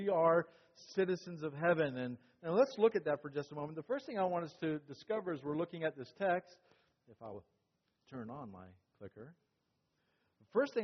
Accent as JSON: {"language": "English", "country": "United States", "said": "I said, \"Well, I'm American.\" And they're like, \"Well, no, you got to be something else.\" I'm like, \"No, I don't. I'm 100% American.\""}